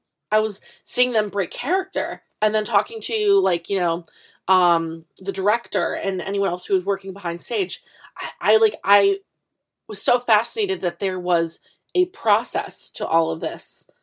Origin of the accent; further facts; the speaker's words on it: New Jersey, United States; because, you know, I grew up in Jersey.